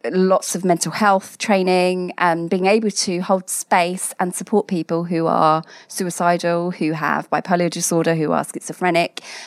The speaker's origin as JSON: {"language": "English", "region": "East of England", "country": "United Kingdom", "tie": "born or raised there", "said": "I grew up in Hertfordshire. I one of very few families of colour."}